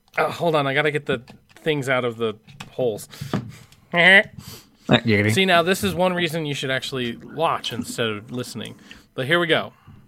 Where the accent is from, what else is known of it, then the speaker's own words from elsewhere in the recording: Idaho, United States; I'm from Idaho.